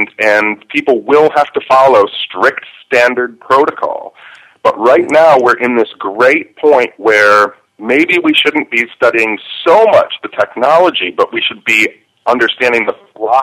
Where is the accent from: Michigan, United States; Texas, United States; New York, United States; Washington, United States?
Michigan, United States; I'm from Michigan, and Michigan was populated by the Algonquin Indians back in the day before everybody came here